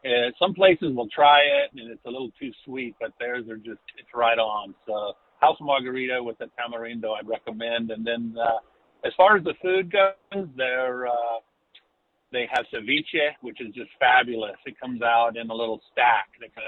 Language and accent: English; San Antonio, Texas, United States; It's been there for a long time, but I grew up in San Antonio.